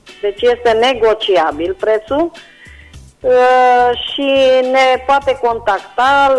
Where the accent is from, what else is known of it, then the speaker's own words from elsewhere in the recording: Reșița, Caraș-Severin, Romania; sunt din Reșița și aș dori să reînnoiesc un anunț